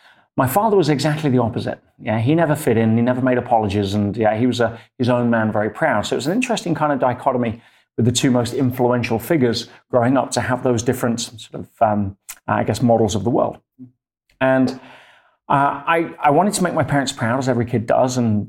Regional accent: Leicester, East Midlands, United Kingdom; In England, yes. My hometown in Leicester. Very unremarkable until we got more known for winning the Premiership football.

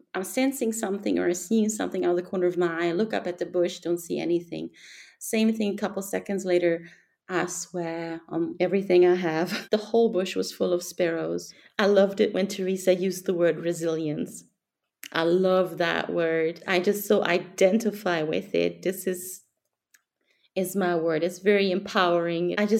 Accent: Germany; I'm from Germany.

